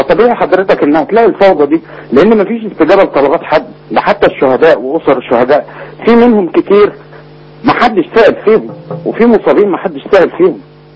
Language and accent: Arabic; Suez, Suez Governorate, Egypt; انا من السويس